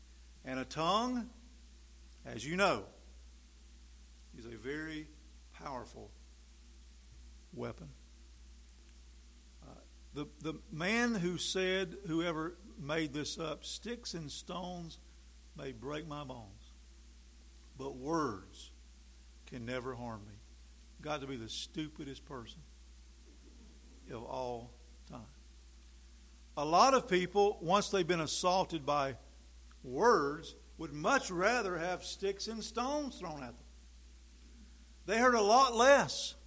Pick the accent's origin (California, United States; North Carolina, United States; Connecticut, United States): North Carolina, United States; born there; accent: Southern; As a Southerner, I was born in North Carolina. I still have a Southern accent.